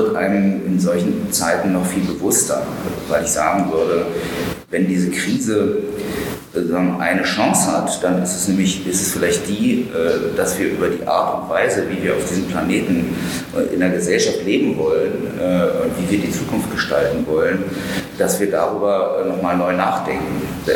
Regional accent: East Germany, Germany; Also ich komme aus dem Osten.

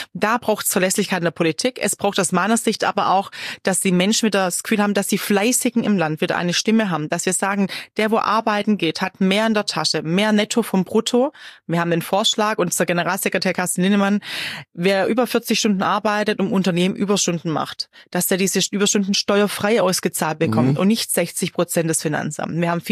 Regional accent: Southern Germany, Germany; ich komme ja aus Süddeutschland, wie Sie hören, und wir sind ja sehr stark betroffen gewesen, ja, auch mein Wahlkreis.

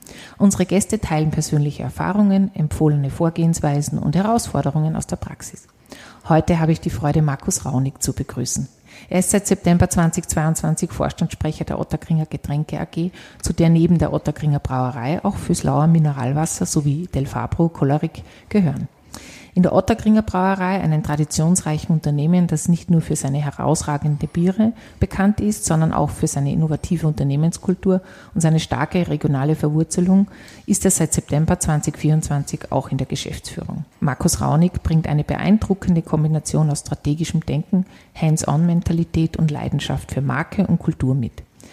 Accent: Salzburg, Austria; weil das ist mir empfohlen worden als Salzburgerin, das so zu bestellen.

